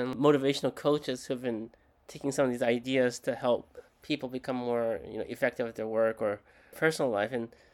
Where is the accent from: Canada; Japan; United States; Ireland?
Japan; Tokyo; from Tokyo.